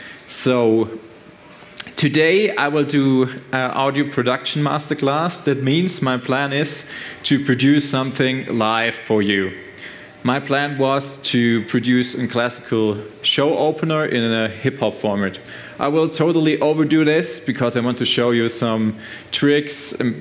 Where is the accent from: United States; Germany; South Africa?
Germany; Stuttgart, Baden-Württemberg; I'm from Germany, Stuttgart.